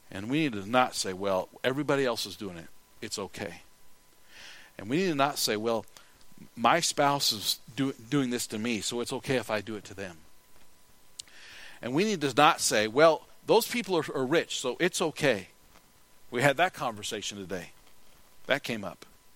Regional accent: South Dakota, United States; I said, hey, I'm from South Dakota.

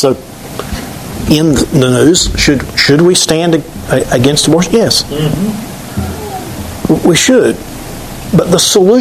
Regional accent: the South, United States; I'm from the South.

